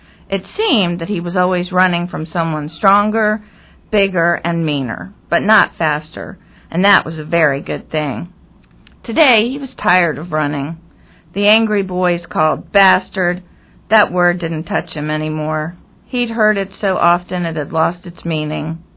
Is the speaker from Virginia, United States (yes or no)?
yes; Chester, Virginia, United States; And actually grew up in Chester, Virginia, in a very blue-collar household.